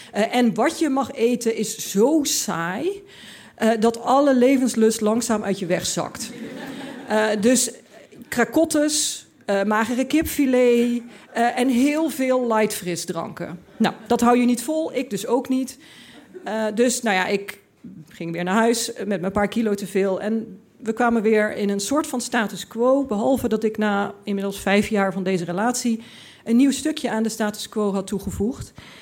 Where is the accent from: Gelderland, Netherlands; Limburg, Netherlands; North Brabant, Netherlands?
Limburg, Netherlands; En ik had, ik kwam uit Limburg, ik had dat allemaal niet meegemaakt.